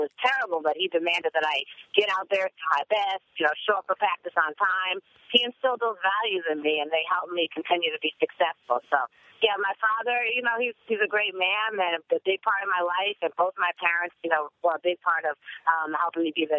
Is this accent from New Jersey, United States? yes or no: yes; New Jersey, United States; now in Los Angeles, United States; Oh, no, I'm not from L.A. The movie was based in New Jersey. I'm from New Jersey, actually.